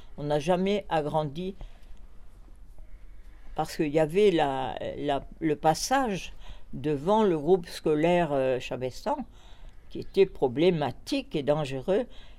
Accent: Provence-Alpes-Côte d'Azur, France; j'étais jeune femme et je venais de la Côte d'Azur, mais j'étais dans un monde nouveau

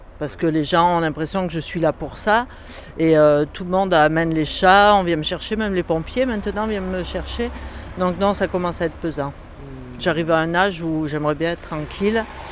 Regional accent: Châtillon, France; born there; Je suis née à Châtillon, je suis partie, je suis revenue, mais là maintenant ça fait bientôt 31 ans ouais, que je suis là

